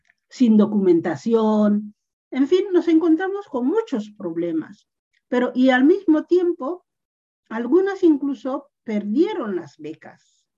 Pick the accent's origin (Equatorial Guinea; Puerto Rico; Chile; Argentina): Equatorial Guinea; Rebola, Bioko Norte; la vuelta y veía Guinea. Y enseguida veía a Rebola, veía a mis amigos corriendo por las calles de mi pueblo.